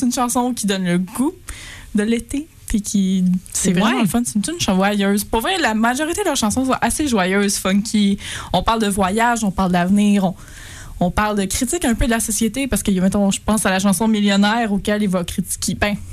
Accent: Saint-Georges-de-Beauce, Quebec, Canada; C'est deux boys qui viennent de ma ville natale

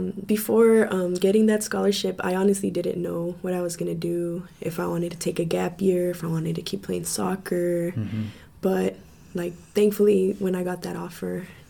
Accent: Fresno, Texas, United States; also born or lived in Houston; So I was born in Houston, Texas, and I grew up in the southwest part in a little town called Fresno.

